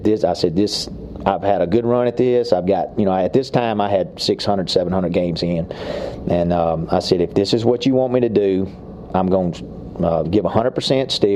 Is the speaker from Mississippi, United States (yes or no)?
yes; McComb, Mississippi, United States; also born or lived in Brookhaven; I was born in Brookhaven, Mississippi, and I lived in Macomb. My daddy was in the military, and I lived in Macomb, Mississippi for about 12 years.